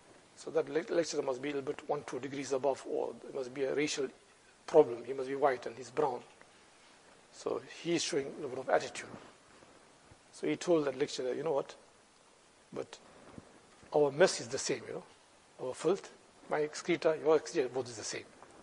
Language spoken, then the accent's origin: English; South Africa; No, I'm South African, but South African is an African also.